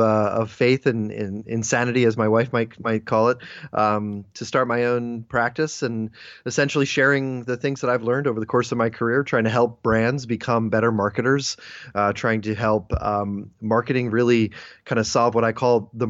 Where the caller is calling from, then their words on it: Philadelphia, Pennsylvania, United States; I'm coming from Philadelphia, Pennsylvania, here in the U.S. of A.